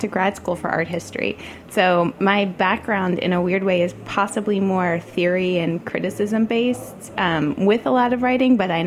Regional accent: New York City, New York, United States; And growing up in New York City, my first, you know, job, my internship at a publication was at New York Magazine when I was in high school

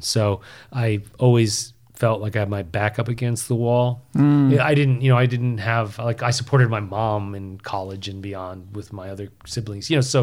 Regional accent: Long Island, New York, United States; Yeah, I was born in New York City and then moved out to, you know, one of the nice suburbs in Long Island. And then... I'm rooted in New York, and then went to Syracuse University, which is in upstate New York

